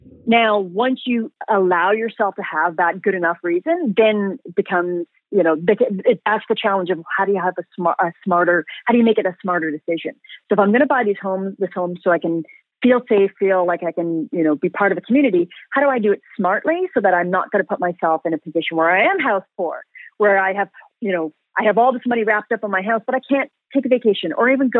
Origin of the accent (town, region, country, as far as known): England, United Kingdom; now in Canada